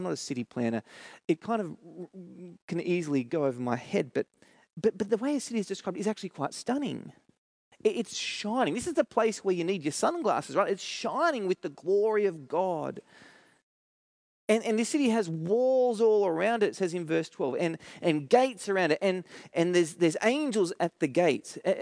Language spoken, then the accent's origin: English; New South Wales, Australia; also born or lived in Sydney; now in Adelaide, Australia; Some of you will know that I'm not a South Australian. I grew up in New South Wales, and as an outsider who's coming over here